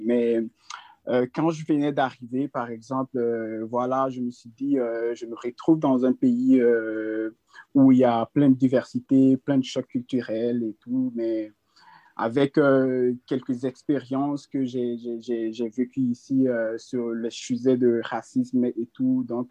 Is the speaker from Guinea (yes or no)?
yes; Guinea; moved away; Bien, mon pays d'origine, c'est la Guinée-Conakry. C'est un pays en Afrique de l'Ouest.